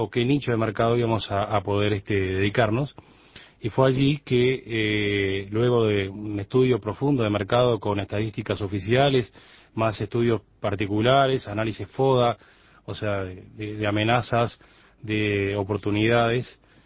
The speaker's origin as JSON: {"language": "Spanish", "country": "Uruguay", "tie": "born or raised there", "said": "Sí, somos cuatro socios uruguayos que vivimos en Uruguay y trabajamos en Uruguay. Estamos radicados acá desde que nacimos y, bueno, estamos creciendo acá."}